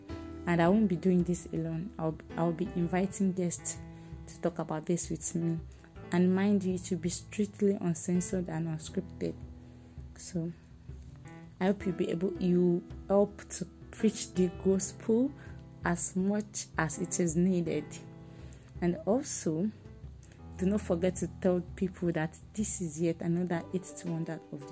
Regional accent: Ibadan, Oyo, Nigeria; I hail from Ibadan in Oyo State.

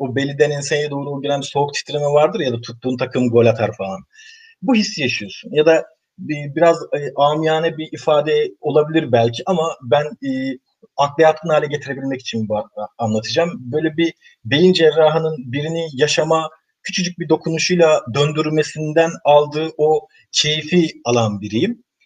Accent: Sapanca, Sakarya, Turkey; 14 yaşındaki bir çocukken ben Sapancalıyım aslında, Adapazarlı.

